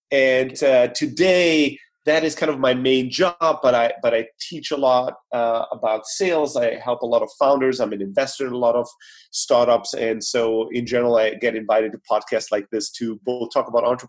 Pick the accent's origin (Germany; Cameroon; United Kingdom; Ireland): Germany; moved away as an adult; also born or lived in Greece; now in United States; I'm originally from Greece, born and raised in Germany.